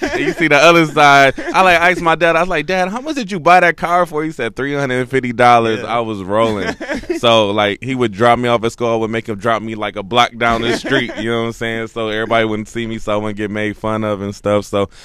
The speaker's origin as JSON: {"language": "English", "region": "Michigan", "country": "United States", "also_born_or_lived": "Atlanta", "said": "We had people that loved the East Coast, so I grew up heavy on"}